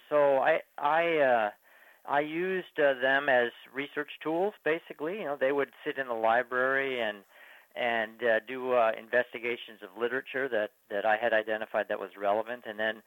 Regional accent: New York, United States; born there; just like I was born in New York, and she was born in Las Vegas. You really can't get more American than that.

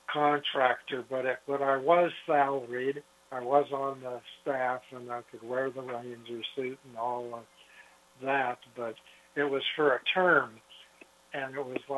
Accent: Los Altos Hills, California, United States; when I grew up in California, the family were orchardists in Los Altos Hills behind Stanford up there.

